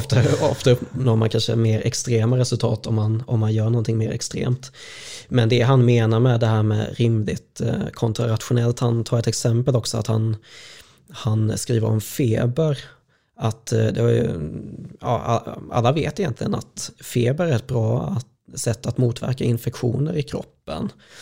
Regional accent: Småland, Sweden; jag är smålänning i grunden

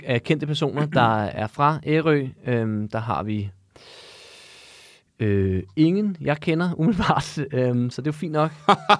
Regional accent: Ecuador; Jeg er fra Ecuador.

